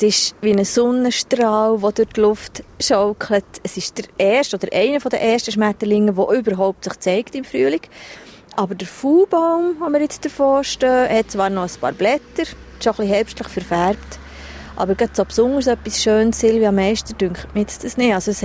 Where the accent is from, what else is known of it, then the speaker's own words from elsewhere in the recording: Switzerland; bei uns in der Schweiz.